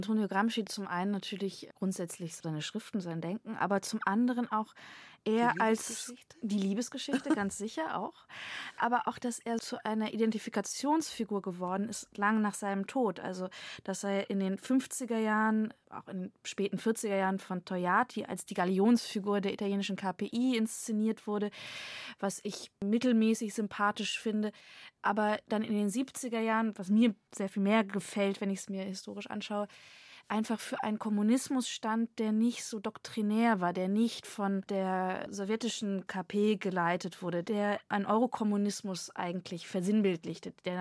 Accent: Germany; born there; Ich bin in der BRD geboren, also ich war 7, als die Mauer gefallen ist.

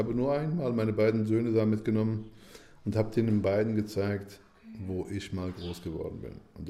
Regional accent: Berlin, Germany; Meine Heimat ist die Falkensteinstraße. Ich fühle mich da geborgen. Ich fühle mich da zu Hause. Meine ganze Kindheit war da.

